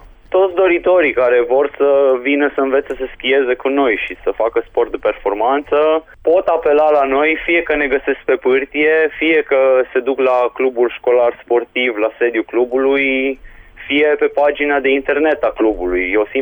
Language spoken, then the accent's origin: Romanian; Reșița, Caraș-Severin, Romania; Nu, vă dați seama, sunt din Reșița, în fiecare zi facem naveta.